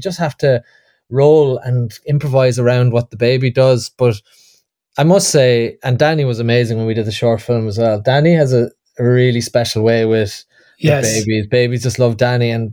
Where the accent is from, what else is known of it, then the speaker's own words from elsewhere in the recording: Cork, Munster, Ireland; me and Alan O'Gorman, the writer, we're both from Cork, and like many Cork people, we love Cork.